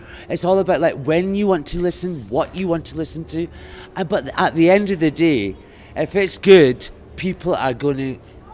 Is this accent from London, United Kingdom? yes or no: no; Scotland, United Kingdom; I am from Scotland.